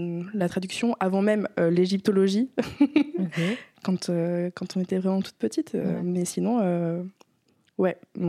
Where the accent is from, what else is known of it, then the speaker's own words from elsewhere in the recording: Brittany, France; now in Paris, France; j'ai 28 ans. Je suis bretonne dans mon cœur, mais ouais. Sur Paris depuis 9 ans maintenant, donc en région parisienne.